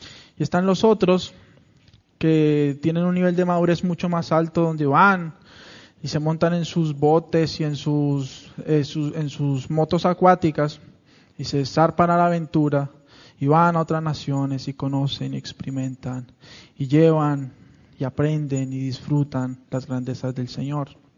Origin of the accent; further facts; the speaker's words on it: Santa Marta, Magdalena, Colombia; estando en una de las playas en Santa Marta, en mi país.